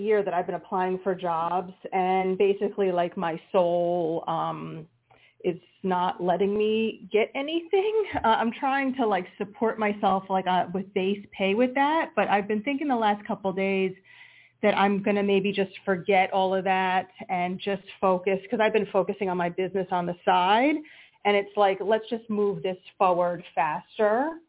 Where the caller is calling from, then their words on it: Pennsylvania, United States; from Pennsylvania.